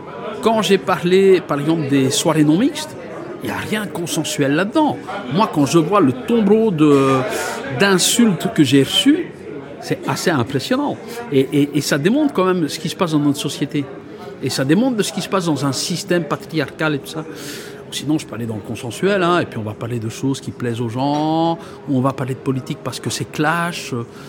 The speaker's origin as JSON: {"language": "French", "region": "Wallonia", "country": "Belgium", "tie": "born there", "said": "Et moi-même, je viens d'une famille pauvre. Mon père était mineur. Je suis né dans le Borinage dans les années 60."}